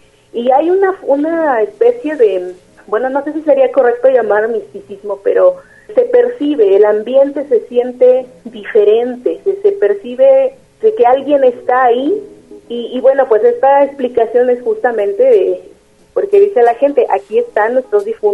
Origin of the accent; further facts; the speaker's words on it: Chicontepec, Veracruz, Mexico; particularmente en la región de Chicontepec, que es de donde yo soy originaria.